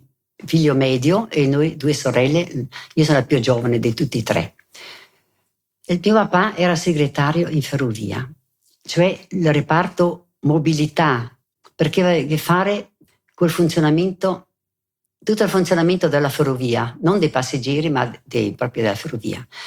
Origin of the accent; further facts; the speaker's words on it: Merano, Trentino-Alto Adige, Italy; also born or lived in Bolzano; No, sono nata a Bolzano e sono rimasta lì fino ai 4 anni, presso a poco, e poi con la famiglia siamo venuti ad abitare a Merano.